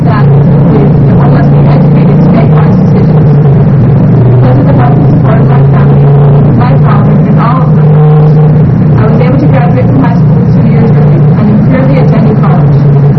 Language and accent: English; Utah, United States; I was raised in the Salt Lake Valley by parents that gave me a wonderful childhood